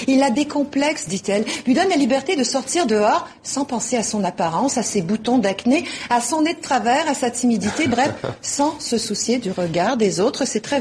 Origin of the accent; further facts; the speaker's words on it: Quebec, Canada; chez nous, au Québec, c'est une écharpe en laine, un cache-nez.